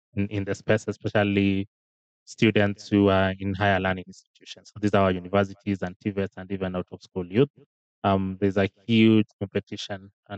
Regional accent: Kenya; So I've born and bred in Kenya and gone through the whole public education system.

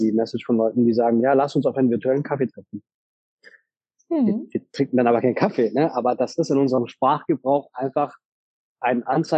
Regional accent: Germany; Ich bin ein Deutscher mit türkischem Migrationshintergrund. Und meine Eltern sind vor circa über 40 Jahren nach Deutschland gekommen, um hier quasi zu arbeiten.

